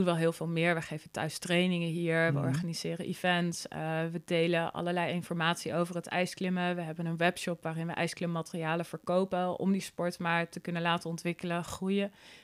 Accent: Netherlands; Wij zijn als Nederlander opgegroeid dat we gewoon zelf alles boven moeten houden en op moeten houden en niet dat aan anderen moeten vragen.

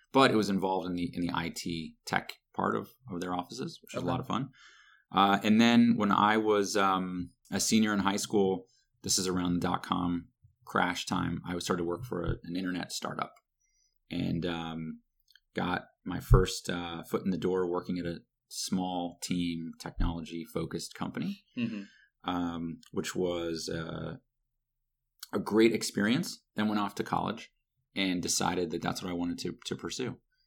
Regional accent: New York, United States; Born and raised in New York.

